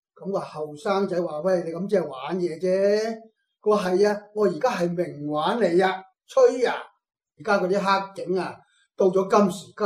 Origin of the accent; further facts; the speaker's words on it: Hong Kong; 如果我哋香港人个个都企出嚟全民抗暴嘅话